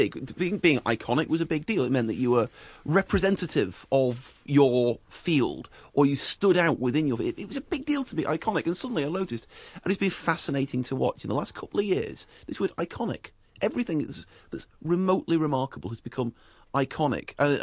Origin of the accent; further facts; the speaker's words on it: England, United Kingdom; I'm English. I come from a country that invented most of the major sports in the world and were rubbish at most of them.